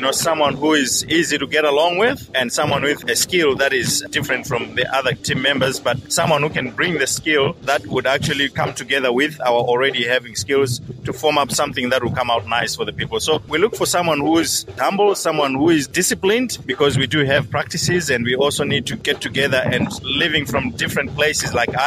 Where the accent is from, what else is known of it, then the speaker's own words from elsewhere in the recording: Zimbabwe; also born or lived in Malawi; now in Australia; I'm originally from Malawi, but I was born and bred in Zimbabwe.